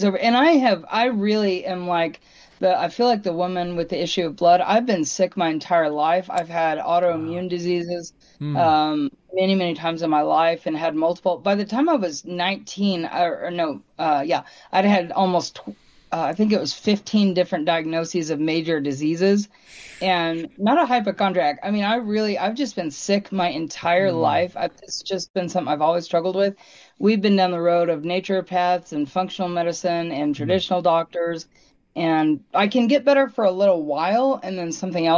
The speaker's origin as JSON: {"language": "English", "town": "Bartlesville", "region": "Oklahoma", "country": "United States", "tie": "born or raised there", "said": "Voice of the Martyr, what is headquartered where I grew up in Bartlesville."}